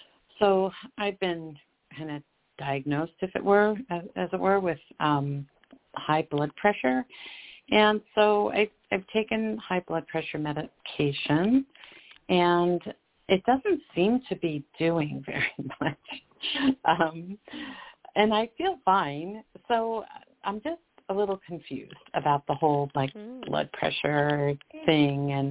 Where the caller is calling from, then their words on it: Colorado, United States; from Colorado.